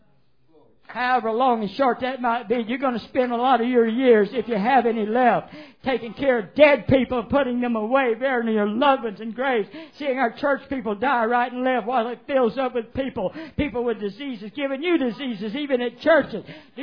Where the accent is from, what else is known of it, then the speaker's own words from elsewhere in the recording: Arkansas, United States; He knows I'm a senator from Arkansas.